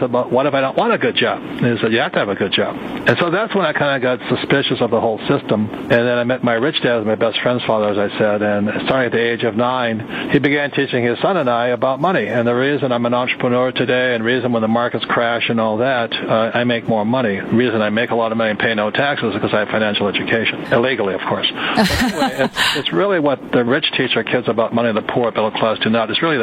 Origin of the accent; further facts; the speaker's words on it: Hawaii, United States; born there; Well, I was born in Hawaii.